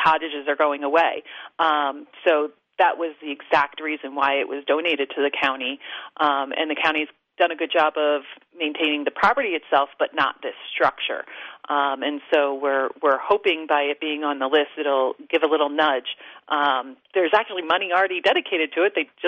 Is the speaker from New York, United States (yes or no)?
no; New Jersey, United States; Yeah, you know what? I grew up in North Jersey, but my grandparents lived down the shore.